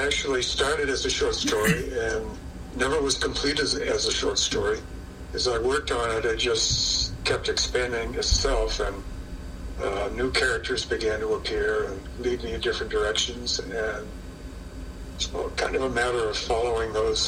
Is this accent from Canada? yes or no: no; Freeport, Maine, United States; a lot of that is similar to my childhood growing up in Freeport, Maine.